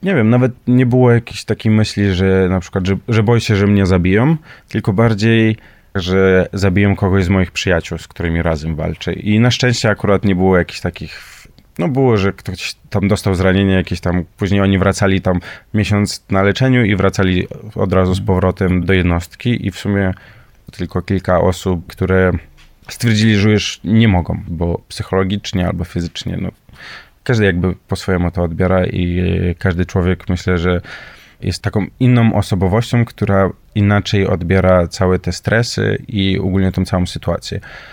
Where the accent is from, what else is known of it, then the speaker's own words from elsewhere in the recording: Ivano-Frankivsk, Ivano-Frankivsk Oblast, Ukraine; Polish is a second language; Ja pochodzę tu z tego miasta Iwano-Frankiwsk. W ogóle 97 roku jestem. 25 lat w sumie pełnych.